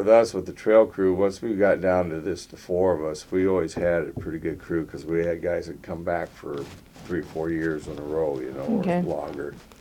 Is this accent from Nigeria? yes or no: no; Skagway, Alaska, United States; I mean, I was born and raised in Skagway.